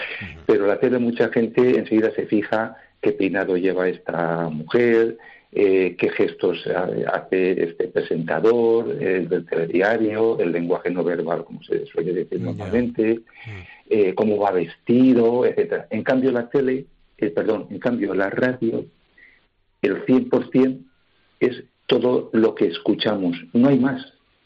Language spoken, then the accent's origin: Spanish; Valencia, Valencian Community, Spain; porque yo soy de Valencia.